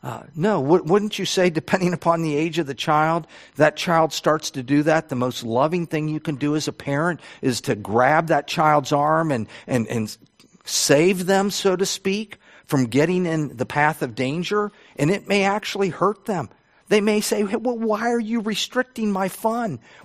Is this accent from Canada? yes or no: no; Cincinnati, Ohio, United States; And I grew up in Cincinnati, and so when it came time to park, I didn't want to pay for parking.